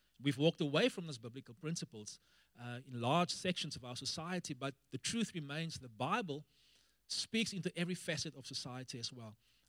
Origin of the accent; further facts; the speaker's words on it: South Africa; And so Pastor Reese was telling him that we are from South Africa.